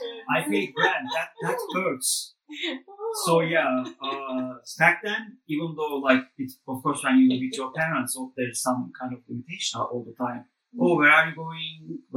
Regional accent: Istanbul, Turkey; English is a second language; now in Estonia; Because, well, growing up in Istanbul is nice and everything, but it's very tiring at the same time.

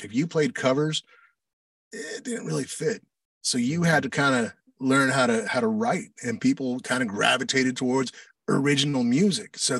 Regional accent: Santa Fe, New Mexico, United States; I am originally from Santa Fe, New Mexico.

